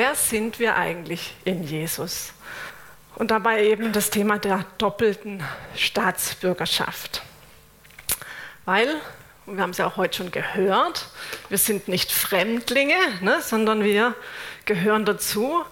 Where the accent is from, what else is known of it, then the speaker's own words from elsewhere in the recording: Germany; Ja, ich bin Deutsche.